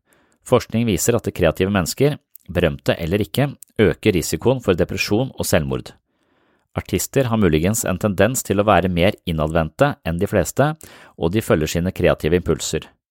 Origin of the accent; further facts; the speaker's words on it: Nøtterøy, Vestfold, Norway; en øy jeg nesten hadde utsikt til der jeg vokste opp på Nøtterøy